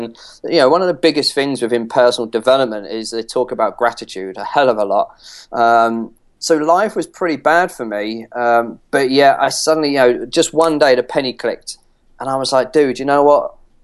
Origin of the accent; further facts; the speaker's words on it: London, United Kingdom; moved away as an adult; And then I'm originally from London. 10 years ago, I moved 300 odd miles away